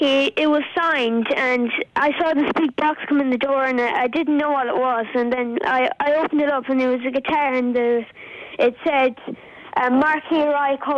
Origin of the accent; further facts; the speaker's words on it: Rossaveal, Connacht, Ireland; I'm from Rosavie.